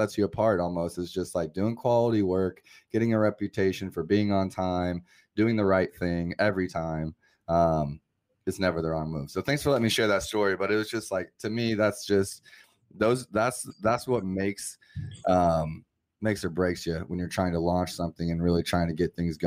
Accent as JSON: {"language": "English", "region": "Kinshasa", "country": "DR Congo", "tie": "born or raised there", "also_born_or_lived": "Cameroon / Moscow, Russia", "said": "I grew up in Africa. I grew up in like very dangerous rural environments, Congo, Kinshasa, Cameroon, even small time in Moscow."}